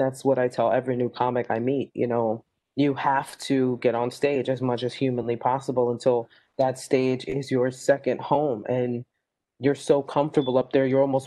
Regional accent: New York City, New York, United States; Yeah, I can definitely give you the highlight reel of growing up in the South Bronx. It was tough. But I think when you're from the neighborhood that's tough, you're not as scared of it.

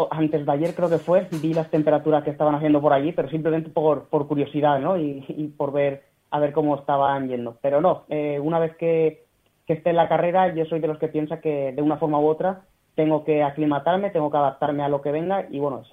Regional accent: Alfafar, Valencian Community, Spain; el Ayuntamiento de mi pueblo de Alfafar

